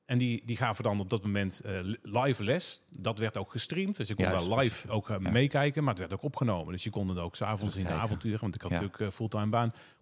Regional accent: Riel, North Brabant, Netherlands; 43 ben ik. Ik kom uit Riel, dat is in Brabant. Ergens een klein dorpje buiten Tilburg. En daar woon ik in het buitengebied. Een mooie woonboerderij.

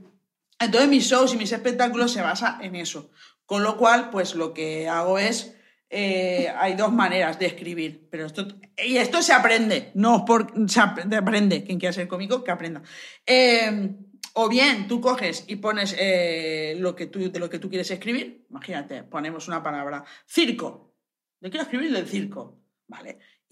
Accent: Tavernes Blanques, Valencian Community, Spain; tú eres de Taberners Blanca. Y digo, ¿te sabes mi pueblo?

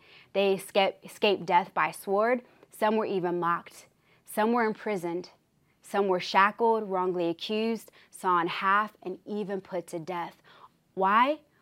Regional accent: Kansas City, Missouri, United States; now in Atlanta, United States; I'm not from here. I'm actually from Kansas City, y'all.

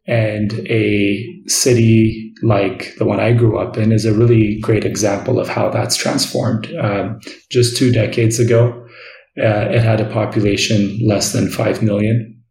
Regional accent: Addis Ababa, Ethiopia; how a city like the one I grew up in Addis Ababa can also benefit from this type of technology

